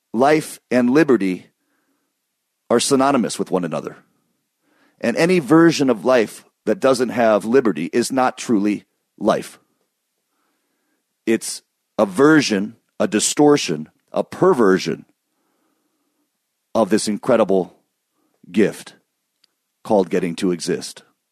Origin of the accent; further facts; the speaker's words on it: Michigan, United States; at least where I grew up in Michigan, by the time Thanksgiving rolls around.